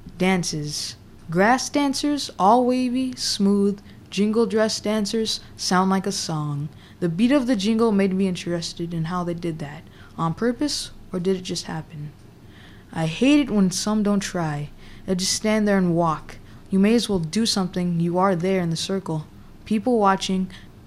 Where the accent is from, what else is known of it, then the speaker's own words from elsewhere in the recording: Minneapolis, Minnesota, United States; I'm from Northeast, but Sisseton Wahpeton Oyete is my home, in my heart.